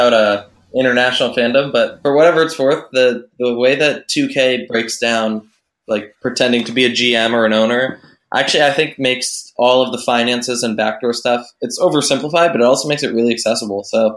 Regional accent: Boston, Massachusetts, United States; So I grew up in Boston. So that was pretty easy.

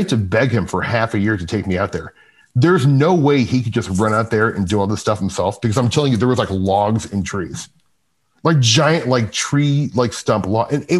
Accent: Omaha, Nebraska, United States; hey, I'm a writer from Omaha and I'm researching this.

